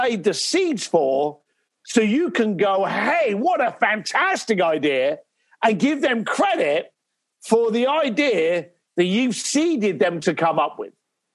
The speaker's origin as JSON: {"language": "English", "region": "London", "country": "United Kingdom", "tie": "born or raised there", "said": "Growing up in East London to what I thought was in a poor family"}